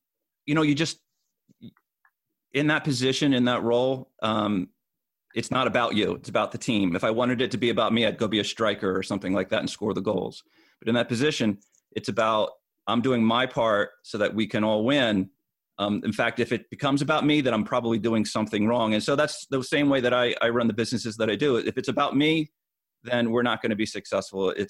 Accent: Cherry Hill, New Jersey, United States; also born or lived in Philadelphia; Born in Philadelphia, grew up in Cherry Hill, New Jersey.

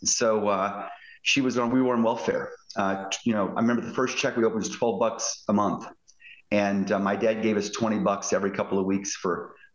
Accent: Indiana, United States; Yeah, I grew up in southern Indiana in a tiny town, tiny farming community, about 100 people.

